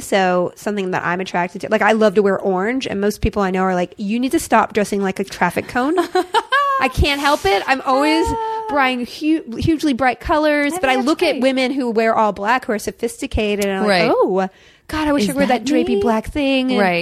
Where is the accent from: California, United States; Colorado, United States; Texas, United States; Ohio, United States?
Texas, United States; Austin; also born or lived in Alabama / Mississippi / San Antonio; I was raised in the South where everything's 100 degrees.